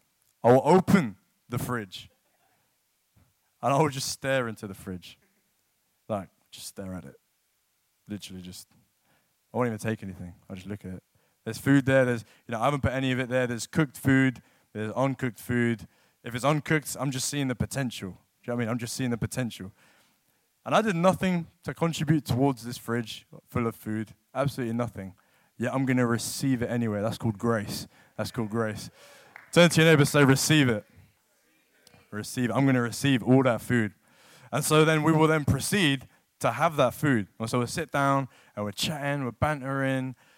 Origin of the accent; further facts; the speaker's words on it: New Malden, London, United Kingdom; I'm from London. For those of you who don't know me that well, lived in London my whole life, grew up in New Malden, literally like 10 minutes down the road. Went to Tiffin Boys School.